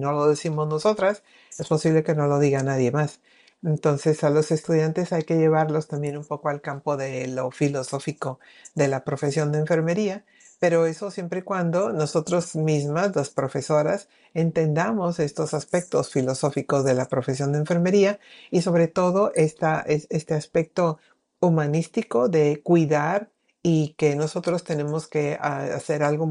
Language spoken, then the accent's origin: Spanish; Mexico; Entonces ahora estamos muy habituados a ello en la universidad, en mi país, en México.